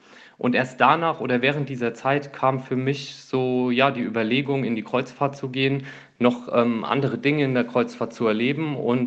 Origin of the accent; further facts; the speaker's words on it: Kaiserslautern, Rhineland-Palatinate, Germany; Ich bin zum Kreiswehrersatzamt in meine Heimatstadt Kaiserslautern gegangen